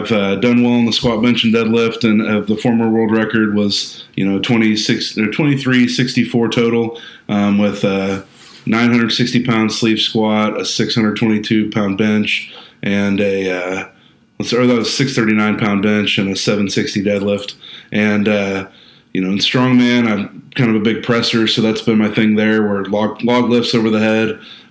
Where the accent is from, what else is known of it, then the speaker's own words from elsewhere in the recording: Midwest, United States; I'm from the Midwest. I live in Kansas City